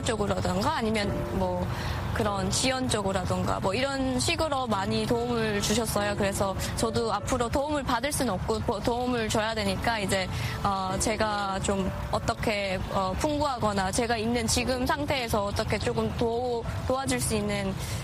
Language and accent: Korean; North Korea; now in United States